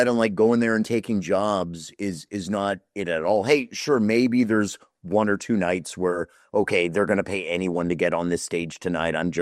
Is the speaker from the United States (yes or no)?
no; Canada; As a Canadian, I felt that because everywhere I went